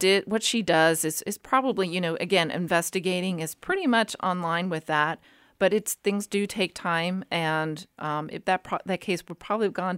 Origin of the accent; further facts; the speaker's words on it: Argentina; I grew up in Argentina, so I was a Spanish speaker, and I used my language a lot